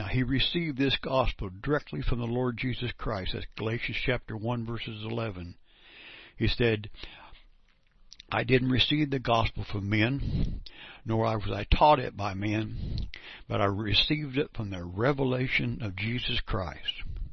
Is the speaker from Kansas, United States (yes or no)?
yes; Perry, Kansas, United States; I'm from Perry, Kansas. I'm a 70-year-old man that believes in the gospel.